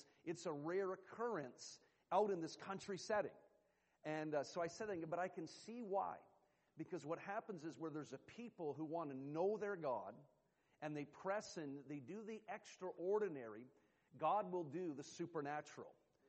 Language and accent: English; Canada; And so I am so glad I am Canadian.